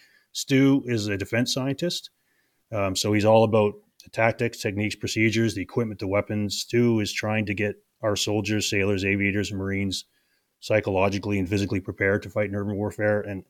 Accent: Canada; I'm Canadian, but it's also our backgrounds, right?

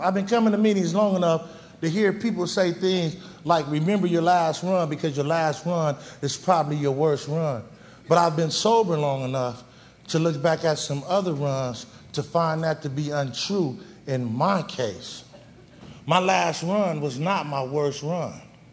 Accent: Watts, California, United States; I was born in Watts. I lived in Watts. I got loaded in Watts. I gangbanged in Watts.

